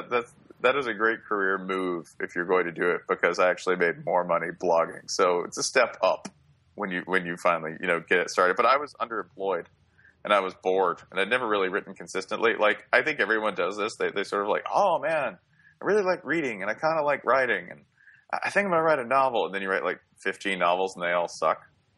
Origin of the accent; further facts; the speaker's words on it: Nashville, Tennessee, United States; I applied to Vanderbilt because I'm from Nashville and was insecure.